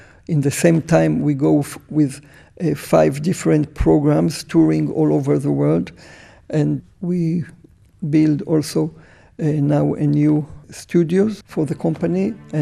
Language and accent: English; Israel; English is a second language; But of course, we come from Israel, we came from Israel